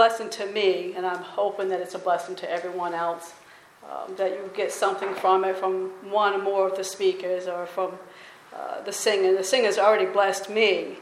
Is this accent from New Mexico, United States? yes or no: no; Maine, United States; moved away as an adult; I was born and raised in Maine. I don't know if I still have a Maine accent or not. I lived here for 18 years, and then I left to join the Navy.